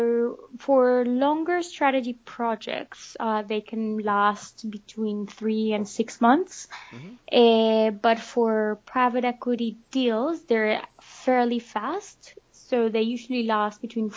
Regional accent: Colombia; now in London, United Kingdom; So I'm from Colombia, actually, from South America.

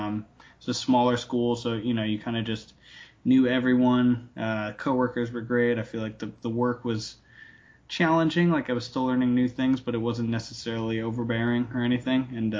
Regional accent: Newtown, Connecticut, United States; Oh, sure. I grew up in Newtown, Connecticut.

